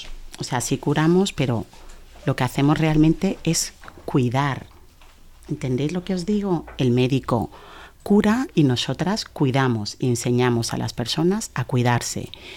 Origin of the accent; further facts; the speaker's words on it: Malabo, Bioko, Equatorial Guinea; Pero yo vengo de la isla, porque Guinea tiene una parte de isla y una parte de continente. Y yo soy de la isla de Malabo, de Guinea Ecuatorial.